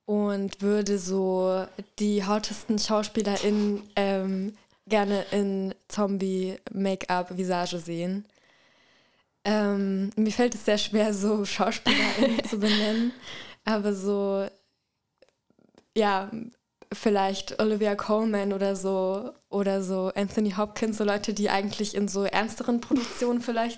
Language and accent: German; Offenbach am Main, Hesse, Germany; Ich komme nämlich aus Offenbach, das habe ich gar nicht gesagt.